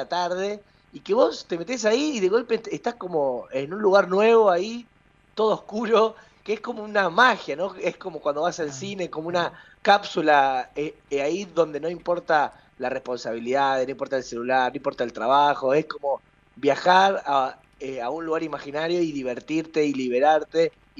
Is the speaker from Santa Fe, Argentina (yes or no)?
yes; Rosario, Santa Fe, Argentina; now in Buenos Aires, Argentina; Sí, yo soy rosarino y me está pasando algo muy loco, que cuando era chico admiraba a un montón de porteños, y ahora que me vine a vivir a Buenos Aires